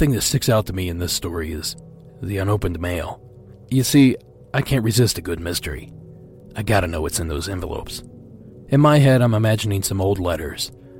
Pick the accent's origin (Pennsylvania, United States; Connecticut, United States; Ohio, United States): Ohio, United States; The following comes to us from Sean in my home state of Ohio.